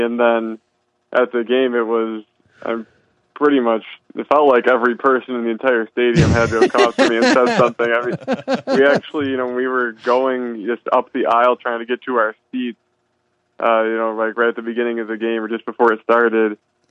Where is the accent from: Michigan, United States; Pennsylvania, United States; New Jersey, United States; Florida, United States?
Michigan, United States; Saginaw; From Saginaw, Michigan.